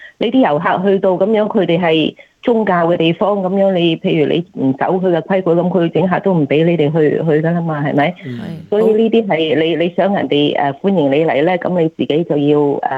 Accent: China; 我自己是中国人，

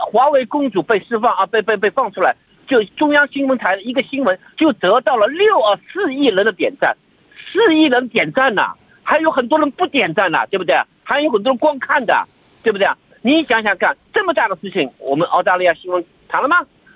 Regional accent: China; now in Australia; 来到澳洲30多年，我发觉从一开始过来我就发觉几样东西呢，它和我们大陆是不一样的。

